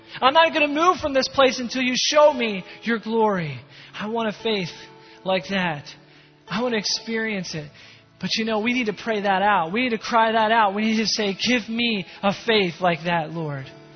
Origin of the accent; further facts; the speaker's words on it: Philadelphia, Pennsylvania, United States; went to work for a mission in my hometown of Philadelphia.